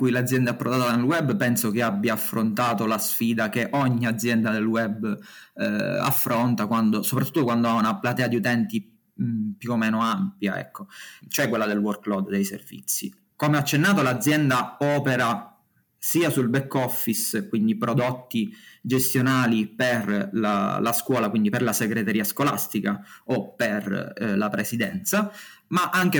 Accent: Ragusa, Sicily, Italy; sono riuscito a tornare nella mia città d'origine, Ragusa, perché lavoravo allora a Catania

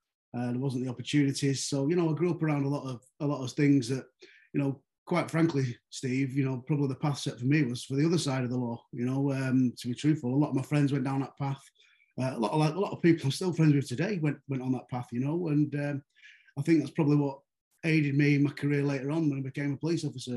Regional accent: Manchester, North West England, United Kingdom; I grew up in Manchester. I certainly wasn't born in a silver spoon background. I was brought up on a pretty rough council estate in Manchester. Second generation Irish parents, come from a big Irish sort of extended family.

